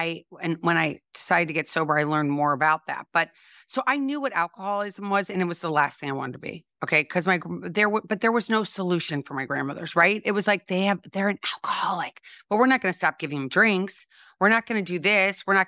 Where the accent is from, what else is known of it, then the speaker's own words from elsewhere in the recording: St. Louis, Missouri, United States; So I grew up in St. Louis, Missouri, and I always like to say home of Anheuser-Busch.